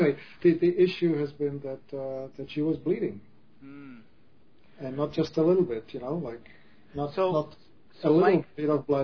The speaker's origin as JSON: {"language": "English", "country": "Czechia", "tie": "born or raised there", "second_language": "English", "said": "I grew up in the Czech Republic. I come from a different culture."}